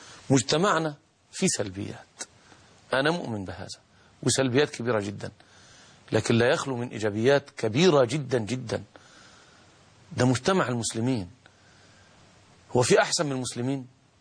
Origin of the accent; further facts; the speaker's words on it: Egypt; في بلادنا مصر من 50 أو من 40 سنة أو من 30 سنة